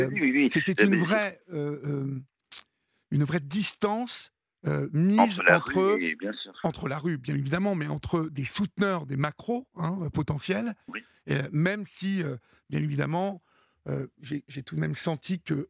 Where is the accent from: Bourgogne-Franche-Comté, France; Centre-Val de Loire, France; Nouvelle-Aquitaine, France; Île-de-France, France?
Île-de-France, France; Paris; je ne connais pas les autres villes puisque moi, je suis parisien et je passe en moto.